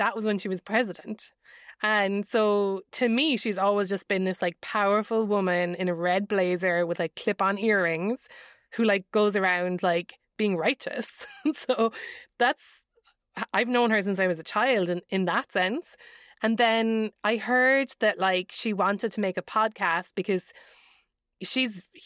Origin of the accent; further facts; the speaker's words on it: Ireland; And I would say as an Irish person, I don't want to get into it.